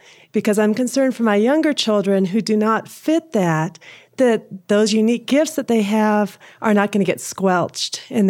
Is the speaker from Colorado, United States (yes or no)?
yes; Colorado Springs, Colorado, United States; I'm from Colorado Springs.